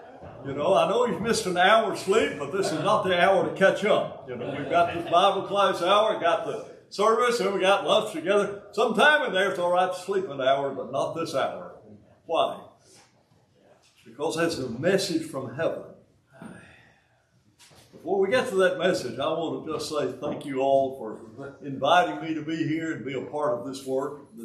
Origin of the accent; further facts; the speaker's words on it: Huntsville, Alabama, United States; accent: southern; I was born in Huntsville, Alabama, you know, grew up there in Alabama. That's why I've still got this southern accent.